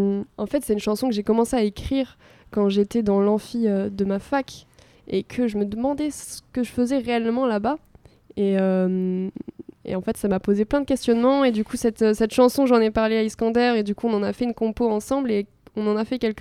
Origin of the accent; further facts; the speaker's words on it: Toulon, Provence-Alpes-Côte d'Azur, France; now in Limoges, France; Moi, je viens vers Toulon, vers Marseille, je ne sais pas si vous voyez.